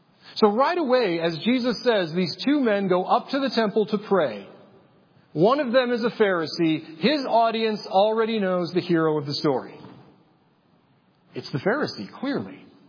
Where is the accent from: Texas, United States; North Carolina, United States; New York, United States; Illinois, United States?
Illinois, United States; I grew up outside of Chicago. I pastored outside of Chicago.